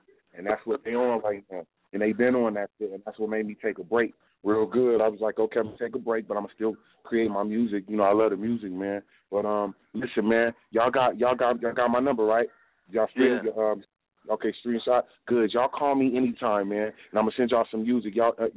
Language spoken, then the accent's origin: English; Inglewood, California, United States; I'm from Inglewood in Compton.